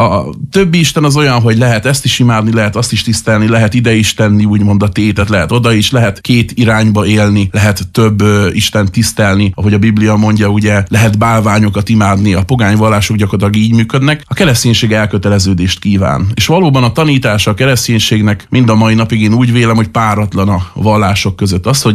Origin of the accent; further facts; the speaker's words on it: Hungary; És hát azért nem lehetett megkerülni nyilvánvalóan a kereszténységet sem, főleg itt Európában magyarként.